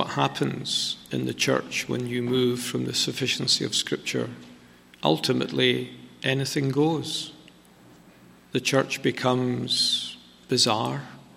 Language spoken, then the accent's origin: English; Scotland, United Kingdom; And I'm standing, I'm a Scotsman, and what?